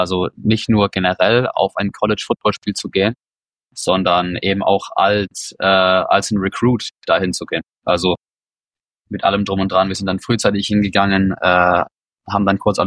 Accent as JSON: {"language": "German", "region": "Bavaria", "country": "Germany", "said": "Ich komme aus Deutschland, aus einer kleinen Stadt, ne Erlangen oder Nürnberg."}